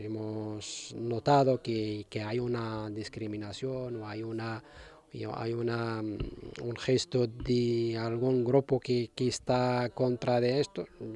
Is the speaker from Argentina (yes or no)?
no; Morocco; Spanish is a second language; now in Spain; Yo en España no conozco nada de España, vengo de Marruecos aquí directamente.